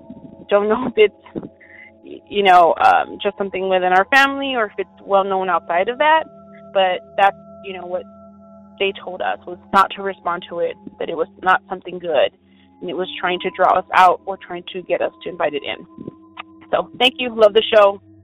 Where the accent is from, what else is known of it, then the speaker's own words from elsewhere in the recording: Texas, United States; I'm from Texas